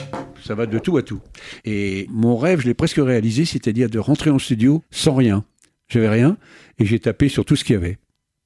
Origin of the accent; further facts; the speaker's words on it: Paris, Île-de-France, France; born there; parce que moi je suis né à Paris